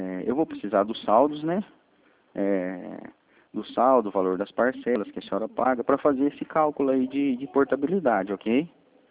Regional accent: Londrina, Paraná, Brazil; Eu sou de Londrina. Eu sou aqui de Londrina

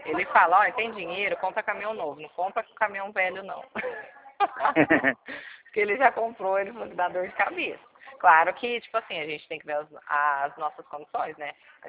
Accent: Pirassununga, São Paulo, Brazil; Pirassununga, interior do estado de São Paulo.

